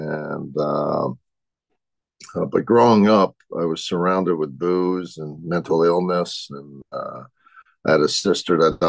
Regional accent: Quebec City, Quebec, Canada; I'm from a large family. I'm from a family of nine. I'm from Quebec City.

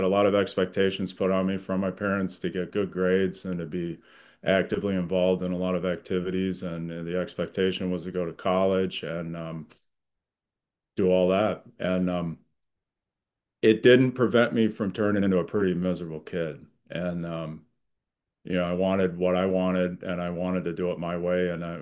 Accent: Lansing, Michigan, United States; I was born in Lansing, Michigan, and that's where I grew up. My father was a Korean War veteran, and he was a engineer at Oldsmobile in Lansing, Michigan.

